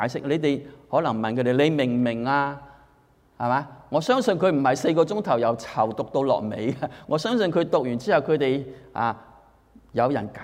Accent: Hong Kong; 你同我喺香港長大啦，雖然係中國人社會，但係我哋係受咗英國人嘅文化影響

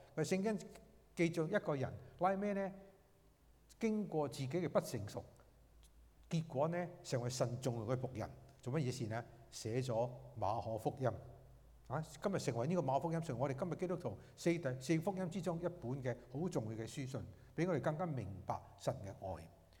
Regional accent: Guangdong, China; 我哋廣東人咧，有好多時候有啲咁嘅名都佢嚇

